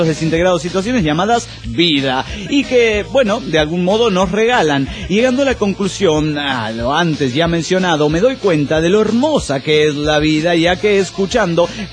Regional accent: Morelia, Michoacán, Mexico; de Morelia, Michoacán.

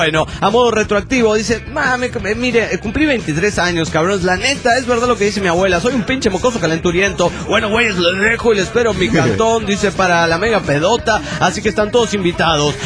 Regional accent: León, Guanajuato, Mexico; Hola, soy … de León, Guanajuato, México.

